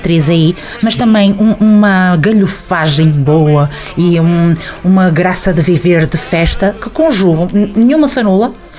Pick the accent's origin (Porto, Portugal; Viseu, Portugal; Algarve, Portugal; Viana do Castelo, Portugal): Porto, Portugal; Póvoa de Varzim; eu sou poveira